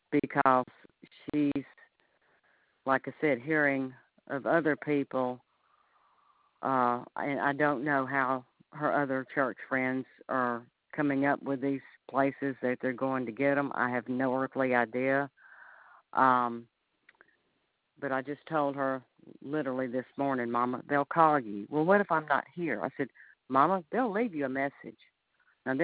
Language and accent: English; Montgomery, Alabama, United States; I grew up in Montgomery.